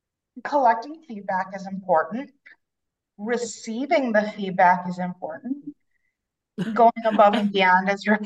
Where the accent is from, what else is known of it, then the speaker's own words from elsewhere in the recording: Wisconsin, United States; I lived in Arizona at the time, but I was from Wisconsin.